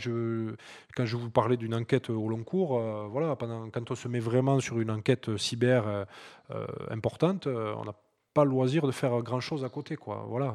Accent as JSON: {"language": "French", "region": "Occitanie", "country": "France", "said": "Oui, moi je suis originaire des Pyrénées, du Comminges, donc j'ai toujours fait de la montagne."}